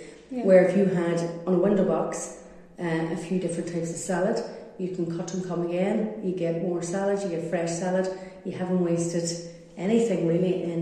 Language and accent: English; Derry, Northern Ireland, United Kingdom; now in Donegal, Ireland; I'm from Derry and I moved to Donegal. When I moved to Donegal 20 years ago